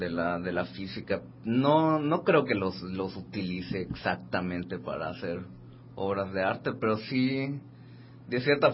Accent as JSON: {"language": "Spanish", "town": "Tizimín", "region": "Yucatán", "country": "Mexico", "tie": "born or raised there", "also_born_or_lived": "Cancún", "said": "Yo crecí en Tizimín, Yucatán. Soy de Cancún, pero crecí en Tizimín, Yucatán."}